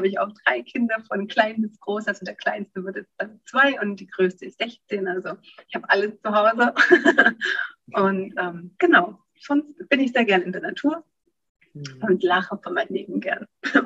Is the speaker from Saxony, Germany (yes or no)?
yes; Saxony, Germany; moved away as an adult; now in Austria; lebe im wunderschönen Oberösterreich seit 2007. Aber wie du vielleicht hörst, bin ich gebürtige Deutsche, komme ursprünglich, mein Herz ist in Sachsen im Erzgebirge geboren. Also sechs Schräden kann ich auch. genau, und mich hat damals die Arbeit hierher verschlagen.